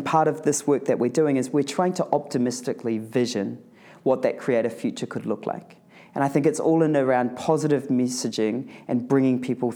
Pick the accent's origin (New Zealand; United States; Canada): New Zealand; so I'm from New Zealand originally, and in New Zealand I kind of did a lot of work around accounting.